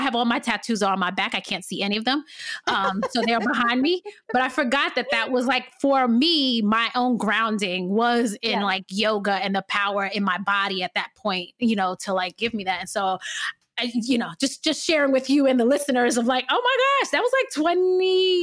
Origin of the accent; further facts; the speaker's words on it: New York, United States; accent: New York; Do I have too much of an accent? Like my New York accent, am I going to like butcher words?